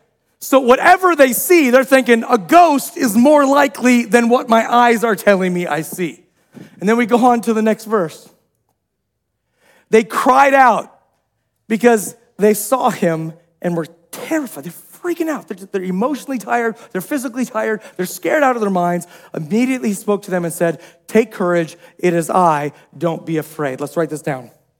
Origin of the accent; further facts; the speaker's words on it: Olathe, Kansas, United States; I grew up in Olathe, Kansas.